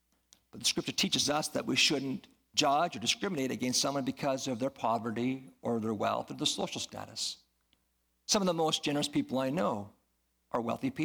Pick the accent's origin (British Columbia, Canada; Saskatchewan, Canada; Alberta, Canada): Saskatchewan, Canada; Moose Jaw; Growing up in Moose Jaw, I had no idea that there were so many wealthy people in Canada that lived in huge houses